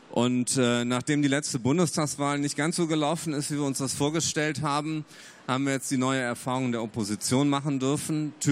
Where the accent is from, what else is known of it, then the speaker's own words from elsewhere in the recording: Düsseldorf, North Rhine-Westphalia, Germany; ich komme aus Düsseldorf, bin Düsseldorfer Abgeordneter